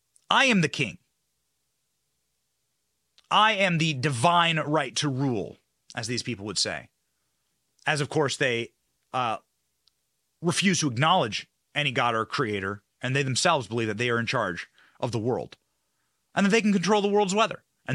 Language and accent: English; Tampa, Florida, United States; who is acting as an agent of chaos and horror and Marxism in my hometown of Tampa